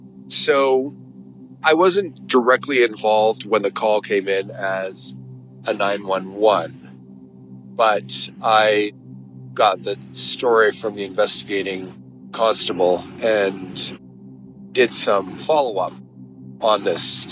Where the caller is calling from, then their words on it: British Columbia, Canada; calling from southern British Columbia. I am retired from the Royal Canadian Mounted Police in Canada.